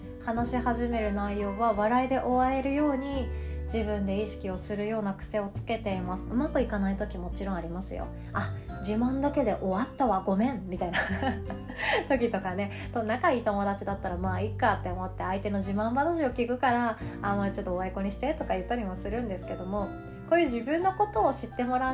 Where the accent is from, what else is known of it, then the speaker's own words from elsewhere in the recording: Shikoku, Japan; いやいや私は余裕で四国出身の普通の面白くない人間です。